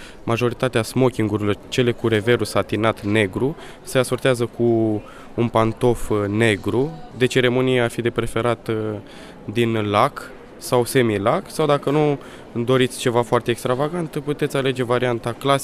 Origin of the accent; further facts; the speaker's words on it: Piatra Neamț, Neamț County, Romania; Din Piatra Neamț.